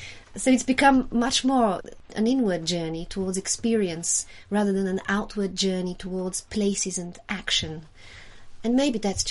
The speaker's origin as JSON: {"language": "English", "country": "Bulgaria", "tie": "born or raised there", "second_language": "English", "said": "I definitely felt growing up in Bulgaria, you know, even as a child, feeling I was born in the wrong place, I was living in the wrong place."}